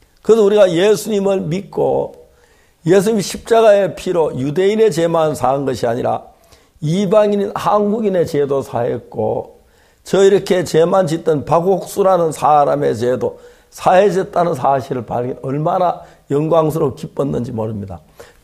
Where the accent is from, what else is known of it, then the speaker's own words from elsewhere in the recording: South Korea; 여러분 우리는 대한민국 사람입니다.